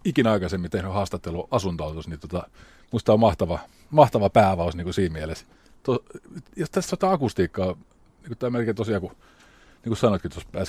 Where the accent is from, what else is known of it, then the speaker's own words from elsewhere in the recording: Rauma, Satakunta, Finland; me ollaan siis samaikäisiä, mä oon itse asiassa muutaman kuukauden sua vanhempi. Saattaa, että Porista lähtösi. Mä oon itse Raumalta, eli joka samantyyppistä. Tää on nyt vähän isompi kaupunki kuin Rauma.